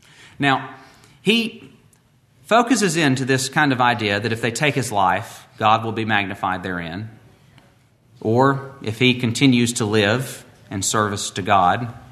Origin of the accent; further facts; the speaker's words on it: the South, United States; I don't know if it's growing up in the South or growing up with a dad like I had, but stuff like this just makes my blood boil.